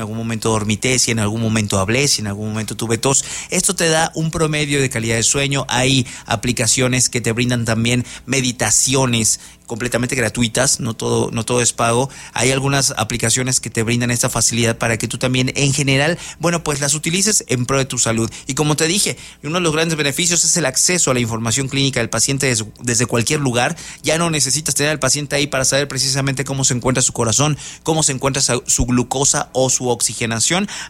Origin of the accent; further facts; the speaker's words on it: Mexico; como buenos mexicanos